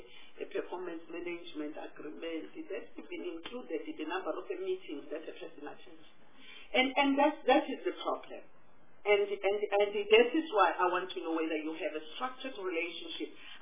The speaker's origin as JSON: {"language": "English", "region": "KwaZulu-Natal", "country": "South Africa", "said": "we have a lot of in KwaZulu-Natal, I'm from KwaZulu."}